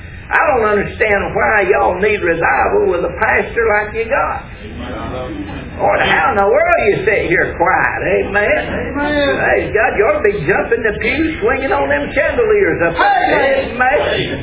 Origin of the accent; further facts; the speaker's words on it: Pelham, South Carolina, United States; I was raised out in Pelham.